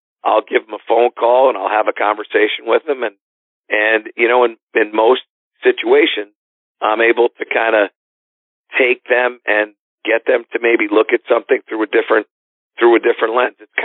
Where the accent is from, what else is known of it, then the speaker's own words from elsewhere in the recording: Connecticut, United States; in Connecticut, which is my home state, that meant a great deal.